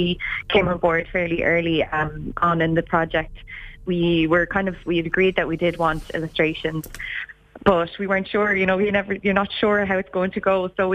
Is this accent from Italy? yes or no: no; Ballina, Connacht, Ireland; when it arrived in my hometown in Ballina in County Mayo.